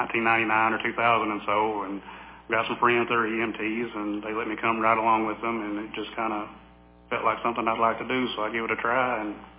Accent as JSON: {"language": "English", "town": "Jackson County", "country": "United States", "tie": "born or raised there", "said": "I've been a EMT for a little over 20 years now. I'm from Jackson County, lived there all my life."}